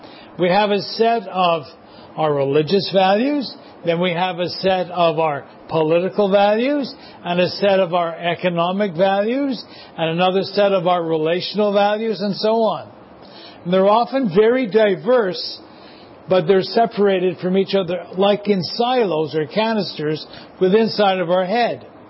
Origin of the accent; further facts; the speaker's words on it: Canada; And we have many points of view, but together we are Canadian.